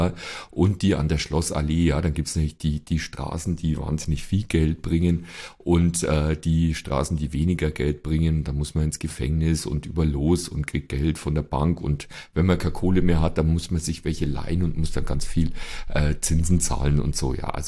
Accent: Bavaria, Germany; Das ist halt als Bayer, gell? Da spielst du halt Schafkopf.

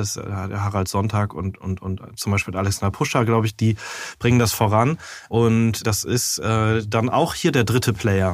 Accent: Dortmund, North Rhine-Westphalia, Germany; born there; Also ich komme ja gebürtig aus Dortmund

